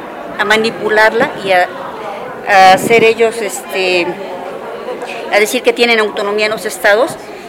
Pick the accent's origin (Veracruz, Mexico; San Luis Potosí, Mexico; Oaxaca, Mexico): Veracruz, Mexico; Xalapa; Soy de Jalapa, Veracruz.